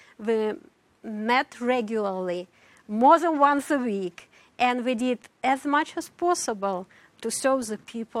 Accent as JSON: {"language": "English", "region": "Almaty", "country": "Kazakhstan", "tie": "born or raised there", "also_born_or_lived": "Kamchatka, Russia", "second_language": "English", "said": "So I grew up mostly in Almaty, although I was born in Kamchatka. This is across Alaska."}